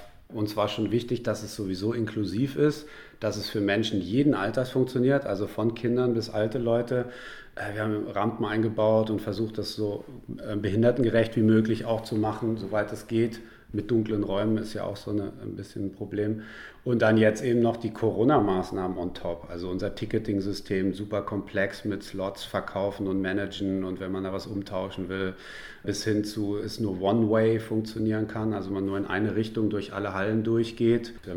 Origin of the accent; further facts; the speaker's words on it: Berlin, Germany; ich bin ja hier in den 90er, 2000ern in den Berliner Clubs groß geworden